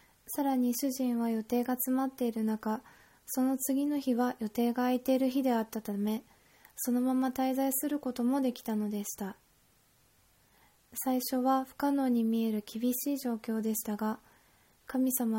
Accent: Ishikawa, Japan; 私の実家がある石川県で出産することになり、

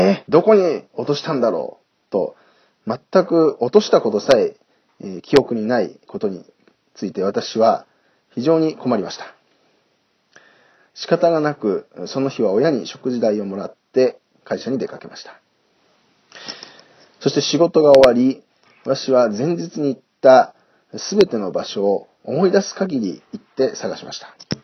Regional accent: Mie, Japan; moved away as an adult; あれは私がまだ地元三重県にいた時のことです。

